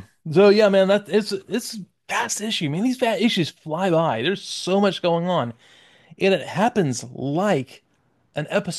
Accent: United States; I'm reading phonetically, man. I'm an American.

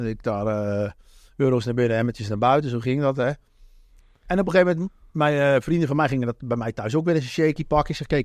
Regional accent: Enkhuizen, North Holland, Netherlands; born there; Nou ja, ik ben geboren in Enkhuizen. Noord-Holland.

